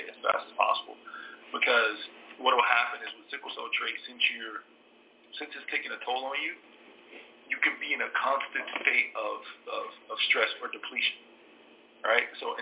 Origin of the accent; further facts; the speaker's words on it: Jamaica; I'm Jamaican. It's from Jamaica. I have my Jamaican shirt on.